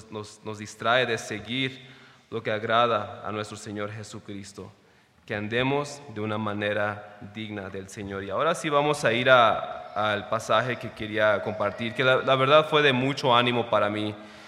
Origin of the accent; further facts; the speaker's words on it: Los Angeles, California, United States; now in Oregon, United States; cuando moví a Oregon, yo vengo de Los Ángeles y movimos a Oregon hace como 25 años